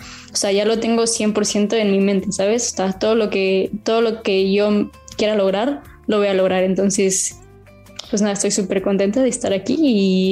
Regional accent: Mexico; now in Spain; soy de México, vengo a España

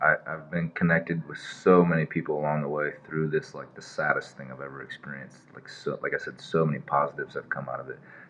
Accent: Iowa, United States; And then I decided to bring her on stage when I was going through my home state of Iowa, opening up for my buddy

